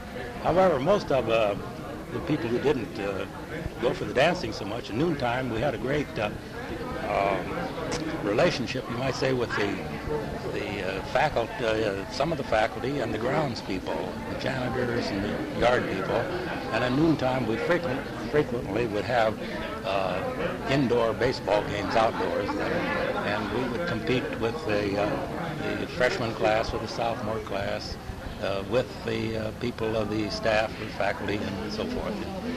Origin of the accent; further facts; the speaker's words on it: San Diego, California, United States; also born or lived in Anaheim; I was born in Anaheim, California in 1908. My family had been in San Diego, and in fact, my mother and dad had been married here in 1896.